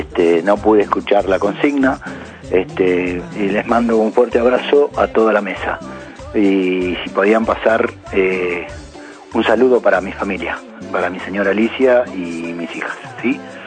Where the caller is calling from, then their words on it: Marcos Paz, Buenos Aires Province, Argentina; de Marcos Paz.